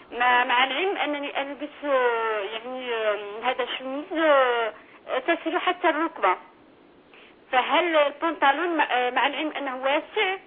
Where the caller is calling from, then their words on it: France; هل يجوز أن أشتغل أنا من فرنسا